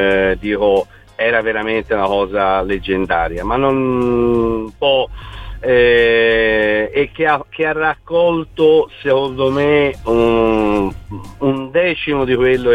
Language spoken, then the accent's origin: Italian; Florence, Tuscany, Italy; ma io sono fiorentino, sono nato a Firenze